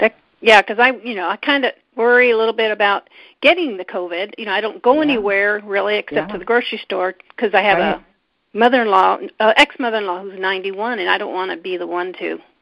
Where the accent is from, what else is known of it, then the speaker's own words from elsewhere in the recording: Indiana, United States; Oh, I'm sorry. … I am from Indiana.